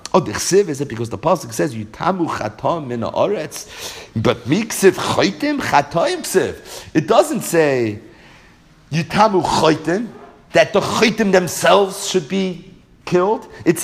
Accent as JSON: {"language": "English", "town": "Brooklyn", "region": "New York", "country": "United States", "said": "We're from Brooklyn again. We don't know what roosters look like."}